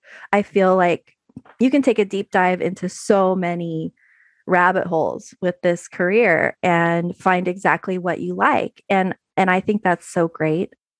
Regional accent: California, United States; I'm from the San Francisco Bay Area.

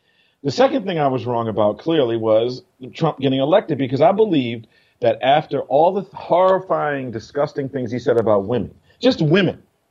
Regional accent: Baltimore, Maryland, United States; I grew up in Baltimore with what people call poor white trash.

